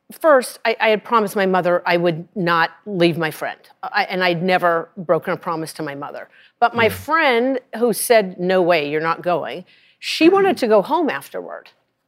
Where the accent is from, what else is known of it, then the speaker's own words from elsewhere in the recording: Rye, Colorado, United States; Now, I'm from Rye, Colorado, but I'd seen movies